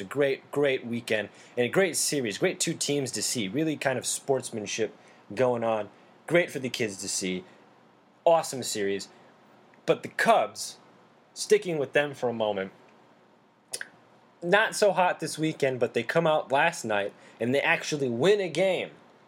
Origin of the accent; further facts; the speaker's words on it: Minnesota, United States; actually my hometown is Minnesota, so it's not even a hometown bias